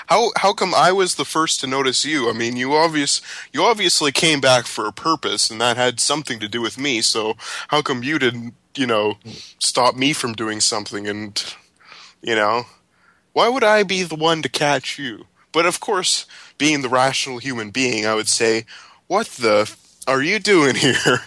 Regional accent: Western Canada, Canada; We're both from Western Canada. We can't be held accountable to our viewpoints.

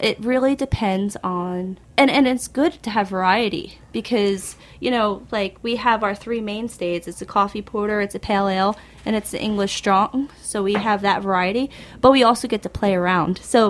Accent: Chester, New York, United States; So, I mean, we're from Chester.

